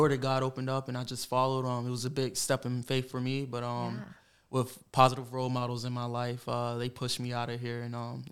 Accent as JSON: {"language": "English", "town": "Wilmington", "region": "North Carolina", "country": "United States", "tie": "born or raised there", "said": "So I grew up, I'm from Wilmington, born and raised."}